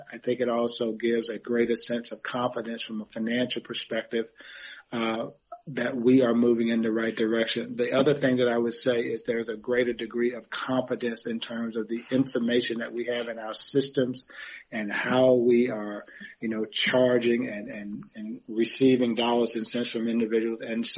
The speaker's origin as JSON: {"language": "English", "region": "North Carolina", "country": "United States", "said": "I'm originally from North Carolina up the street, about 2 hours away, Halifax County, North Carolina."}